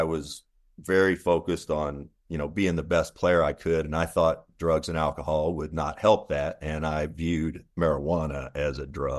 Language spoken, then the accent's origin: English; Frankfort, Kentucky, United States; I grew up in Kentucky during the Reagan Just Say No. I did a fifth grade, Frankfort, Kentucky.